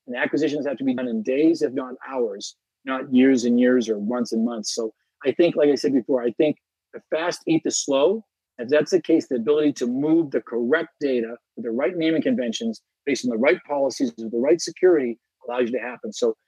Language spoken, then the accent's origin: English; United States; as an American, that's always great seeing the transition and a very patriotic day to go through this.